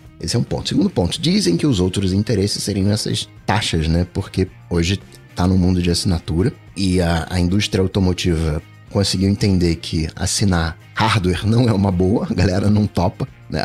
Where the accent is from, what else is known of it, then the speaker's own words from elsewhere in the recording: Rio de Janeiro, Brazil; Cara, eu sou carioca, né?